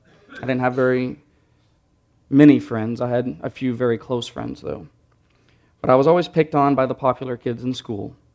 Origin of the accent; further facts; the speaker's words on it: Ruidoso, New Mexico, United States; also born or lived in Texas; I was born here in Texas in a small town up in the Panhandle, but I lived most of my life since I was 6 years old in Ruidoso, New Mexico.